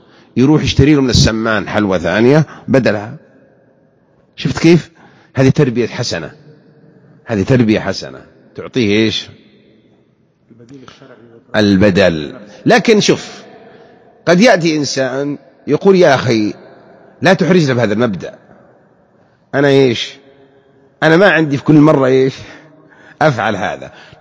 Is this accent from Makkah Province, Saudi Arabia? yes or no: yes; Mecca, Makkah Province, Saudi Arabia; وأنا ترى حضرت أعراس مثل هذه قديما وأنا صغير في مكة في عمر الثامنة والتاسعة لا أذكر